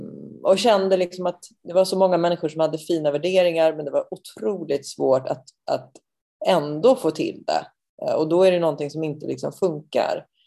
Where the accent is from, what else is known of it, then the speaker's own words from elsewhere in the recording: Uppsala, Uppsala County, Sweden; jag är från Uppsala